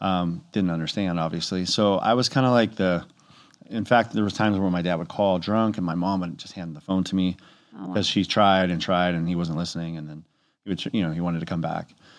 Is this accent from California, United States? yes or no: yes; Cypress, California, United States; born there; Ironically, I was born in Cypress, California.